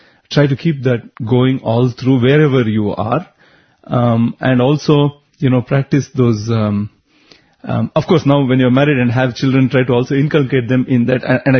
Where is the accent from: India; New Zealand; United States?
India; Bangalore, Karnataka; And I'm from Bangalore.